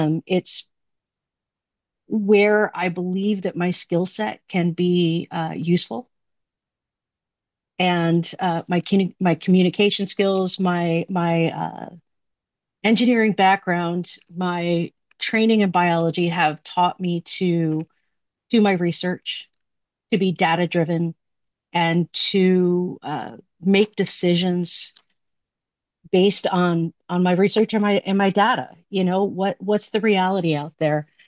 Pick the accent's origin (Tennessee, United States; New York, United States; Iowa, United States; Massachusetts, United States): Massachusetts, United States; Pittsfield; I grew up here in Pittsfield in Ward 7, graduated from Taconic in 92.